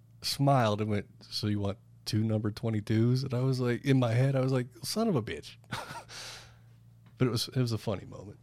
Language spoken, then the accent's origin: English; Philippines; English is a second language; now in United States; Like, I'm Filipino.